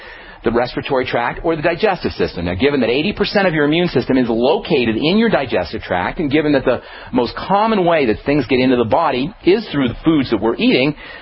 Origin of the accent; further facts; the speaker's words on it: New York City, New York, United States; You know, as a kid, I grew up in New York City.